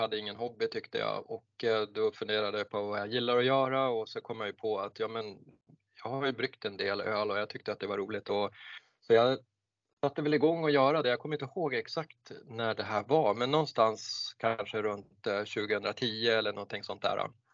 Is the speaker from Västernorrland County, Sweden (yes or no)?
yes; Örnsköldsvik, Västernorrland County, Sweden; moved away as an adult; now in Stockholm, Sweden; jag är född i Örnsköldsvik i Ångermanland. Så att jag bodde där i alla fall tills jag var runt 20. Sen flyttade jag till Stockholm och började plugga där.